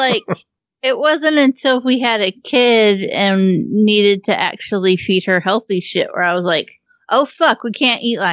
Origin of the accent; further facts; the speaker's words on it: Appalachia, United States; Like, this is the best part about being an Appalachian woman is your life is fucking insane.